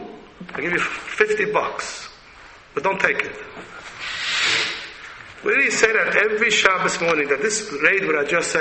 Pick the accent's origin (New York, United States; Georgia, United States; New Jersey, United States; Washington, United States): New York, United States; New York City; I'm a simple layman from the Lower East Side. I was brought up in the Lower East Side under the Williamsburg Bridge.